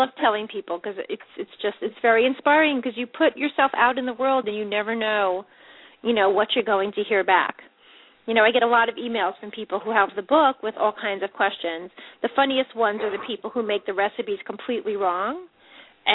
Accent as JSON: {"language": "English", "town": "Long Beach", "region": "New York", "country": "United States", "said": "And I had mentioned to the audience that I was from Long Beach, New York, South Shore of Long Island"}